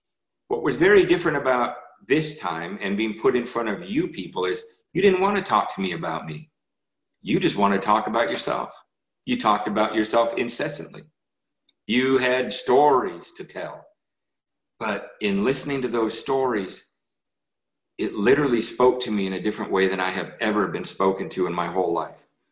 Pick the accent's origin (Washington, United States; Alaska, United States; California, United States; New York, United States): Washington, United States; Seattle; I'm from Seattle, so of course we're Seahawks fans.